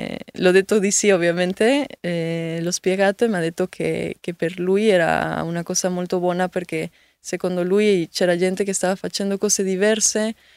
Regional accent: Oaxaca, Mexico; Italian is a second language; now in Milan, Italy; Sì, sono da Oaxaca, quindi da Oaxaca per il mondo.

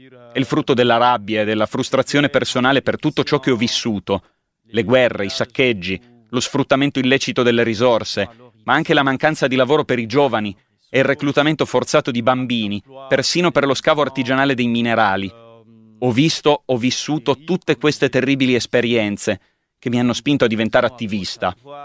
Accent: North Kivu, DR Congo; sono un attivista ecologista e difensore dei diritti umani. Vengo dalla Repubblica Democratica del Congo, precisamente dalla parte orientale, dalla provincia del Nord Kivu.

